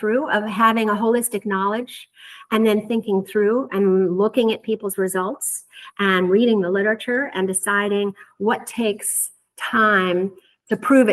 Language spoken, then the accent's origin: English; Manhattan, New York, United States; And living in Iowa, that, you know, was a big decision for me growing up in Manhattan, you know, after training in Iowa to decide to practice, live there and practice and raise a family.